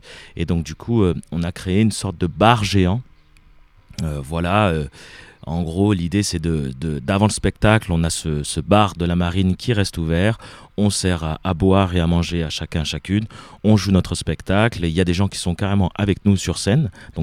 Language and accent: French; south of France, France; je suis issu du sud de la France. Et donc, j'ai toujours connu les étés là-bas.